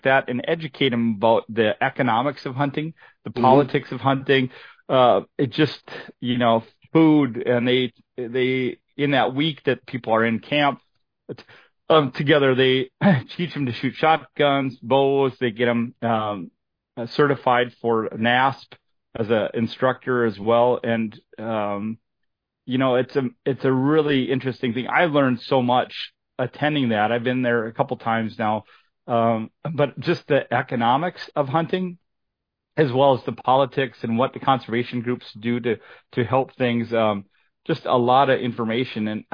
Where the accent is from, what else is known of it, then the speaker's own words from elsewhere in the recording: Minnesota, United States; I come from Minnesota, but don't hold that against me.